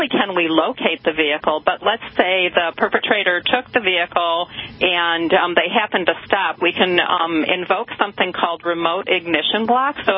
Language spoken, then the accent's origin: English; Detroit, Michigan, United States; I'm from Michigan, right, in Detroit, and people definitely use that app.